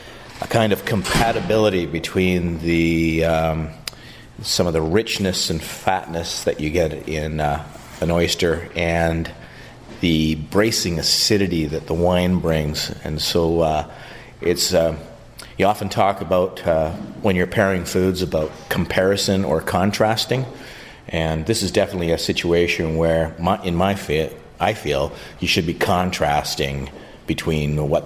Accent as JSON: {"language": "English", "town": "Penticton", "region": "British Columbia", "country": "Canada", "said": "I'm from Penticton."}